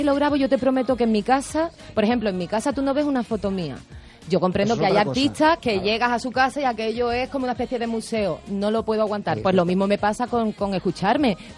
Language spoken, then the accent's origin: Spanish; Andalusia, Spain; Soy muy andaluza, muy pasional